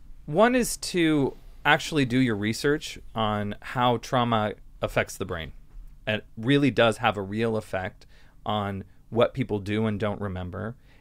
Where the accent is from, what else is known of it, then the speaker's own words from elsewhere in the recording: Butte, Montana, United States; what growing up in Butte helped me learn is the importance of not just hard work, but giving voice to people.